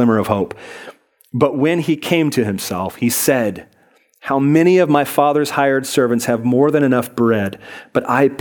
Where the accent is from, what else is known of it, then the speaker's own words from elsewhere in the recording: Port Orchard, Washington, United States; also born or lived in Seattle; I was born in Seattle, raised in Port Orchard. It's a very small blue-collar town.